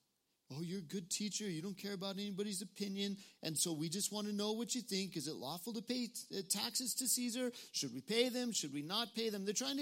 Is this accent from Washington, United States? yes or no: no; New Mexico, United States; I'm from New Mexico.